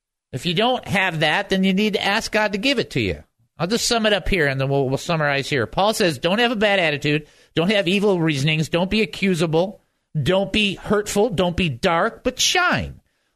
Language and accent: English; Detroit, Michigan, United States; I mean, I grew up in Detroit, three-story house with a basement.